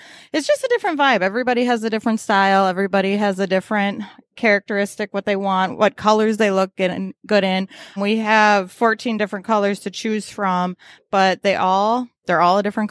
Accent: South Dakota, United States; South Dakota. Yep. Okay. We're just right outside of Sioux Falls on an acreage, and yeah.

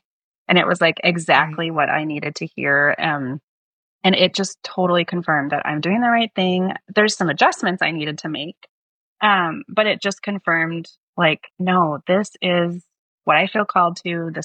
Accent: Minnesota, United States; I'm from Minnesota and my siblings are there, and my brother has a young child who I want to spend time with.

